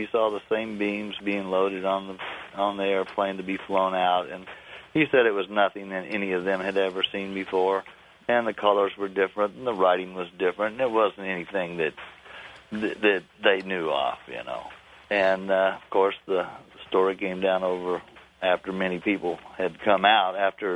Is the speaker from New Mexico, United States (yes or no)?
yes; Roswell, New Mexico, United States; born there; I was born in Roswell in 1949